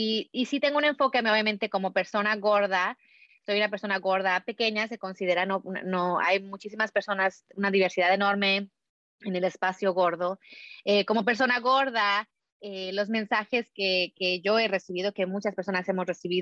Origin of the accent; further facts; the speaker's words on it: Mexico; Yo soy una persona de tez blanca, nací, crecí en México, mi mamá era americana